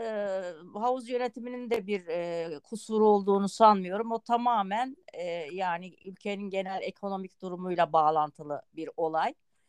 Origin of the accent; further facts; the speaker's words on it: Adana, Turkey; ben 1957 yılında Adana'da doğdum. 7 yaşına kadar yüzmeyle ilgili herhangi bir bilgim yoktu. Ama bizim Adana'da her yer sulama kanallarıyla dolu ve boğulma vakaları çok olurdu.